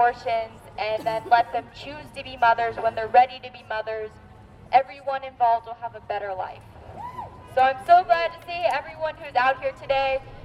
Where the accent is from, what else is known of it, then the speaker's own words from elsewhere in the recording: Pittsburgh, Pennsylvania, United States; now in Los Angeles, United States; I'm from Pittsburgh, Pennsylvania. I currently live in LA.